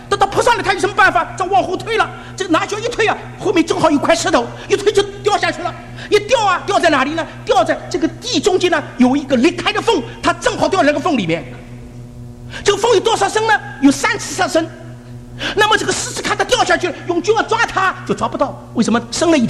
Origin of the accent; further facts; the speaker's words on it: China; 我是在香港台湾，我是在中国大陆长大的